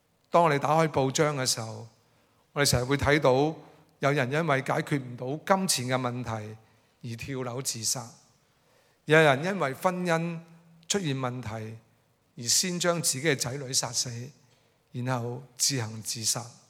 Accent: Hong Kong; 今天我们香港人可能我们所看到的就是狮子山、大帽山

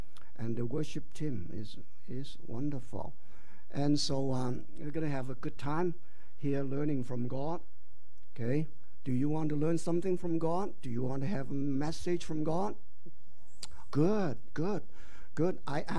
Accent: Yuen Long, New Territories, Hong Kong; now in Orange County, United States; that's my hometown, Yuen Long. I grew up in Yuen Long, but I've been away from Hong Kong for over 40 years, and now I live in Orange County in California. I'm retired

